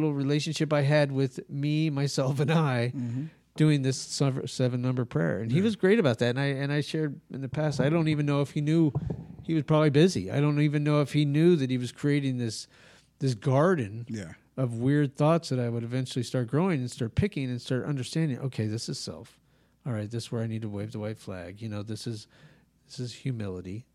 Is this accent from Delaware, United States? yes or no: yes; Rehoboth Beach, Delaware, United States; because growing up in Rehoboth, you're like, you get one trip, my one trip to Home Depot and back, and then I'm not driving anymore, right?